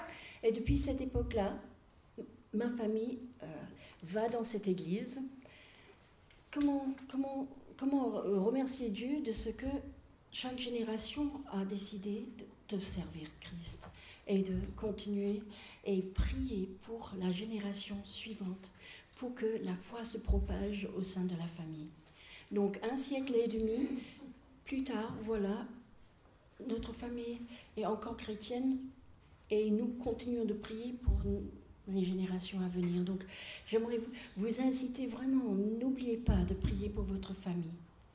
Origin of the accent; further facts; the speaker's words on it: United Kingdom; French is a second language; donc ça c'est un nom britannique, comme vous pouvez entendre dans mon accent. Je suis britannique parce que je suis seulement moitié anglaise, un quart écossaise et un quart galloise